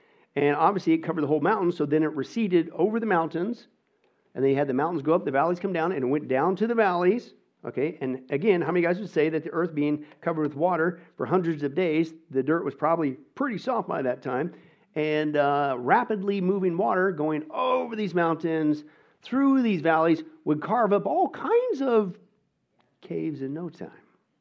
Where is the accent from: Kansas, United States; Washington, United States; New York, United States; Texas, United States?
Kansas, United States; Now, I grew up in Kansas, Nebraska in the 80s, man.